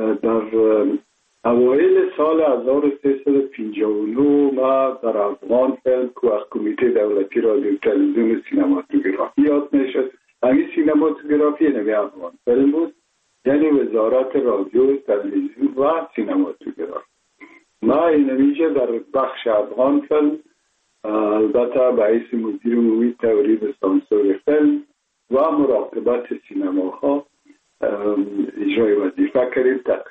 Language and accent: Persian; Kabul, Afghanistan; من متولد شهر کابل هستم، هستم تاجک و از شهر کولی کابل که از پدر پدر از کابل هستم.